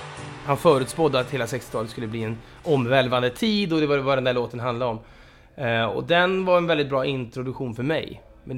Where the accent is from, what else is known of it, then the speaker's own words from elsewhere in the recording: Vänersborg, Västra Götaland County, Sweden; born there; also born or lived in Trollhättan / Ånge / Ljungaverk / Otterbäcken; Så att jag är född i Vänersborg, jag har bott i Trollhättan, jag har bott i Ånge, jag har bott i Ljungaverk, jag har bott i Otterbäcken, jag har bott i Junisjär, sen har jag bott i Stockholm för det mesta.